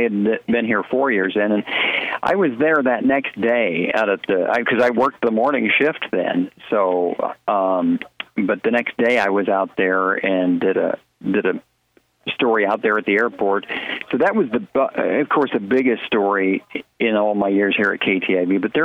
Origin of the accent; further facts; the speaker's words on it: Siouxland, United States; I grew up in Siouxlander. I'm from, you know, this area. And you lay down some roots and met my wife here and had kids here and kind of became home.